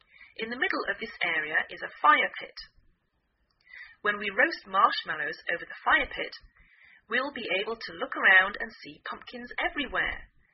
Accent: England, United Kingdom; now in United States; I'm English,I live in the northwest of the United States

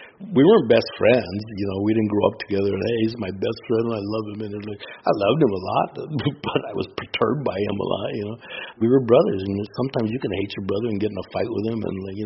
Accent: Los Angeles, California, United States; I said, "South Central." South Central. "Oh, yeah, where?" I go, 36 in San Peter.

